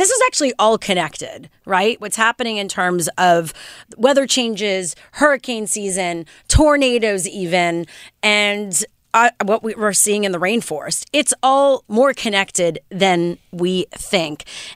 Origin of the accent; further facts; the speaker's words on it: Montreal, Quebec, Canada; I grew up in Montreal